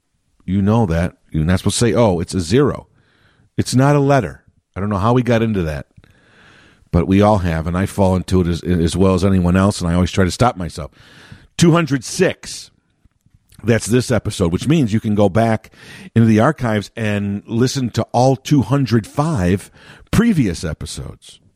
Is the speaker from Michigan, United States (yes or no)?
no; Chicago, Illinois, United States; including my hometown here of Chicago